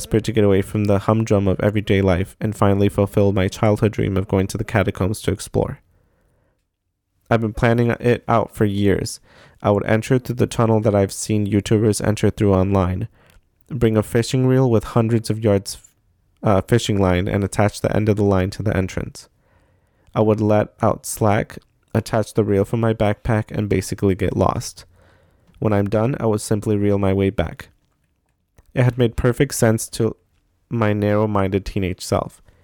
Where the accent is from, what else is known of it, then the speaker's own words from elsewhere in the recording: New Orleans, Louisiana, United States; I had been urban exploring in an abandoned building and cemeteries in my hometown in New Orleans since I was 10, and even traveled to a couple of other states just to document my findings.